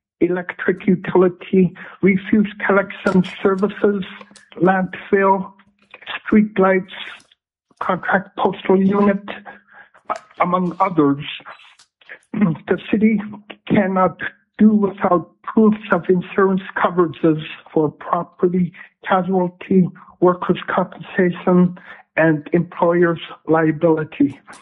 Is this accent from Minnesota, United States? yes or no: no; Tuksuk Bay, Alaska, United States; I am from Tuksuk Bay and representing city of Tuksuk Bay.